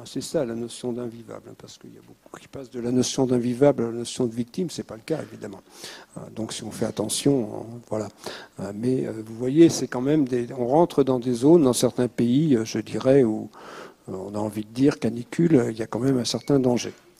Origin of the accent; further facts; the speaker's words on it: Brittany, France; Alors moi, je suis breton